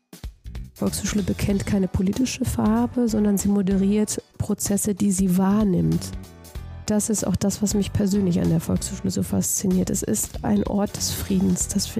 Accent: Crete, Greece; Ich bin ja Griechin. Also ich bin auf Kreta aufgewachsen

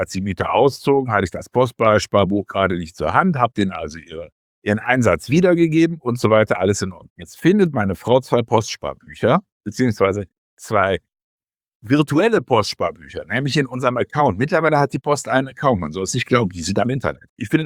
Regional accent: Mönchengladbach, North Rhine-Westphalia, Germany; born there; von meinem Studienort Göttingen zu meinem Geburtsort Mönchengladbach 300 Kilometer fahren musste

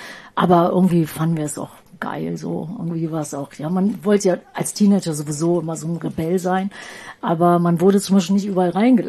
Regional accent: Düsseldorf, North Rhine-Westphalia, Germany; ich komme ehemals aus Düsseldorf

